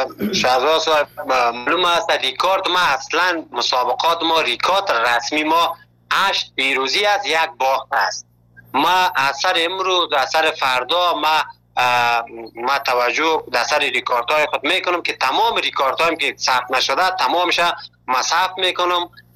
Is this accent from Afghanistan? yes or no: yes; Afghanistan; now in Turkey